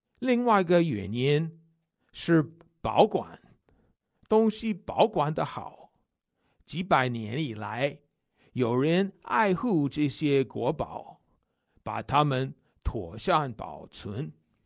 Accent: United States; Chinese is a second language; 身为美国人的我啊，感到很高兴。

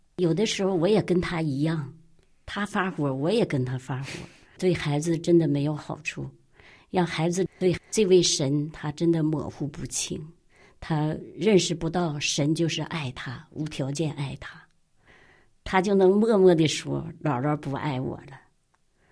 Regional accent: Liaoning, China; 我是从辽宁来的。

